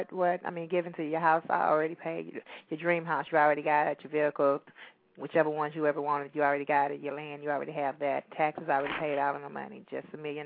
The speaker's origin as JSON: {"language": "English", "region": "Mississippi", "country": "United States", "said": "and, you know, I'm from Mississippi, and I a lot of times when I ask that question"}